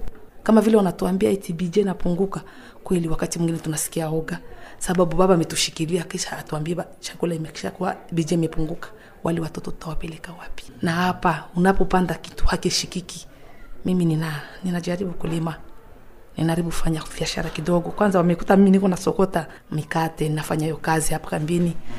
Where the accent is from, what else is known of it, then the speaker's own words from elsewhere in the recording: Uvira, South Kivu, DR Congo; moved away; Nimekuwa katika kambi ya Kavumu na mimi natoka Kongo, ndo nyumbani. Mahali wanaita Uvira. Nilifika hapa ilikuwa 2013.